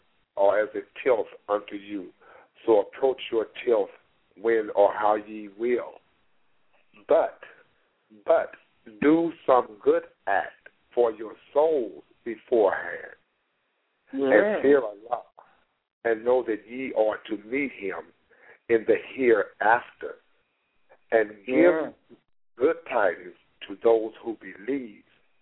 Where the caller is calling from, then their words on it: St. Louis, Missouri, United States; I'm calling from St. Louis, Missouri.